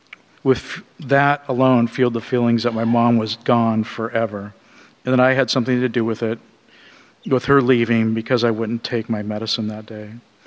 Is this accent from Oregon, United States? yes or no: yes; The Dalles, Oregon, United States; born there; I was born in the Dalles, Oregon on a hot August night in 1957, the son of a preacher's kid.